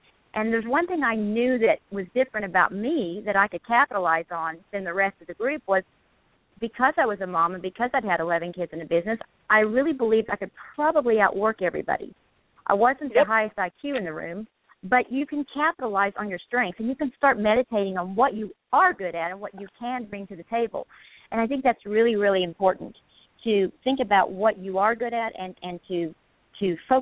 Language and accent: English; Oklahoma, United States; And I was from Oklahoma, and I was an ordinary woman.